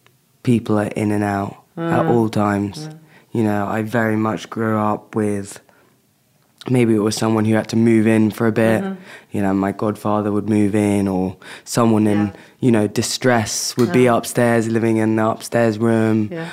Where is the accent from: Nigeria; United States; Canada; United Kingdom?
United Kingdom; London; That's the thing about growing up in London. It's like, I mean, I wouldn't want to bring my children up anywhere else. I loved it.